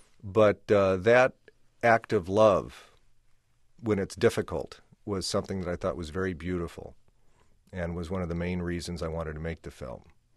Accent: Omaha, Nebraska, United States; the first three features I did were set in Omaha, and I was trying my hometown, and I was trying to grasp something about Omaha.

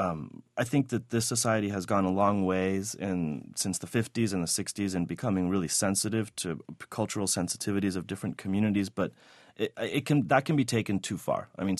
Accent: Miami, Florida, United States; I grew up in Miami

